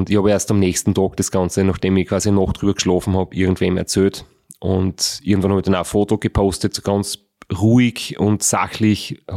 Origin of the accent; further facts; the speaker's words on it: Austria; Da ist eigentlich die Hundethematik nicht viel anders wie bei uns in Österreich, so wie ich es bisher erlebt habe.